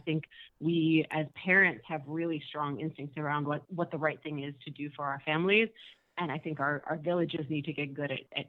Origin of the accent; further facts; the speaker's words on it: United States; I grew up in the States and I'm American, but I was taking mat leave in Canada